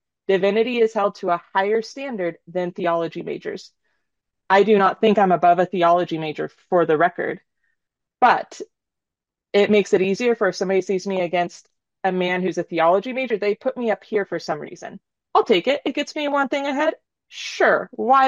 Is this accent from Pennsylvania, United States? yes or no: no; California, United States; No, I'm from California, actually.